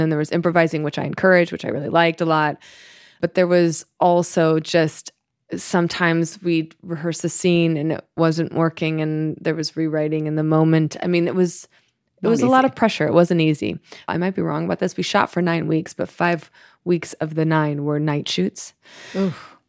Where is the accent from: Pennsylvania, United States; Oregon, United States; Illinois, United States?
Illinois, United States; Chicago; I mean, I'm from Chicago.